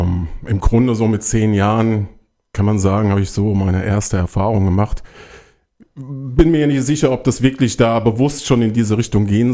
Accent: Frankfurt, Hesse, Germany; also born or lived in Flörsheim; Ja, 2 Tage dort gelebt und seitdem nur in Frankfurt.

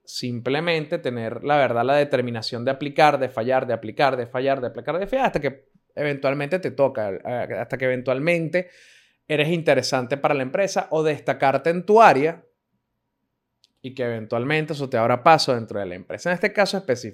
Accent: Montalbán, Carabobo, Venezuela; Yo soy un carajo de Montalbán que lo que hizo fue estudiar en un colegio privado de Montalbán, graduarse

